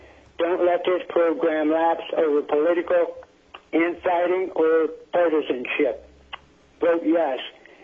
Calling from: Kasilof, Alaska, United States; I'm calling from Kisilov, Alaska, and I'm representing me and my wife.

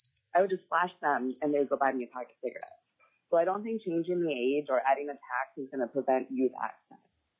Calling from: Fairbanks, Alaska, United States; I'm calling from Fairbanks, Alaska.

